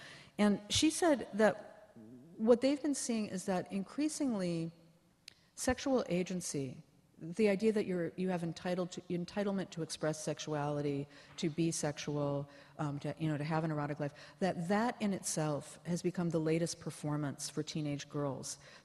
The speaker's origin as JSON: {"language": "English", "town": "Berkeley", "region": "California", "country": "United States", "said": "because I'm from Berkeley, as being like the food movement"}